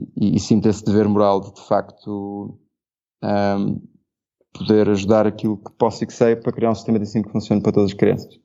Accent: Lisbon, Portugal; born there; accent: Lisbon; uma pessoa como eu, que teve a sorte de nascer em Lisboa, ter este sotaque assim meio afetado que tu estás a ver, que é um sotaque de quem nasceu numa zona muito privilegiada de Lisboa

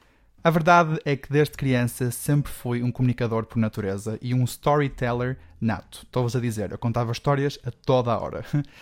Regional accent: Germany; Mas eu sou alemão, portanto, sou um bocado, né?

